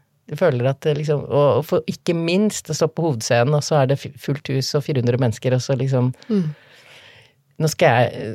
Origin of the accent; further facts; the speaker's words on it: Oslo, Norway; for jeg flyttet tilbake til Oslo når, etter at faren min døde, jeg ville være nærmere, altså jeg kommer fra Oslo, så før eller siden så vil man hjem.